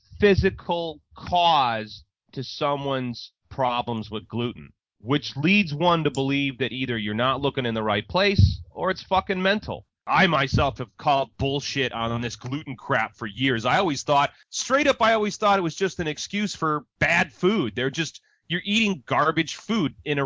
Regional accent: Chicago, Illinois, United States; now in Los Angeles, United States; when I grew up in Chicago, fireworks were illegal, and the cops would arrest motherfuckers for blowing shit off.

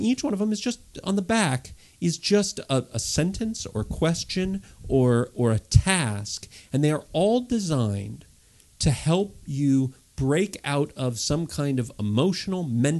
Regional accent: California, United States; I'm from the Bay Area. I was raised in the Bay Area.

